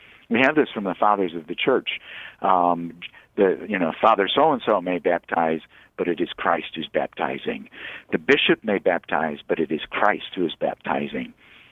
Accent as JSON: {"language": "English", "region": "Michigan", "country": "United States", "said": "I'd really like to be in northern Michigan right now. I'm from Michigan."}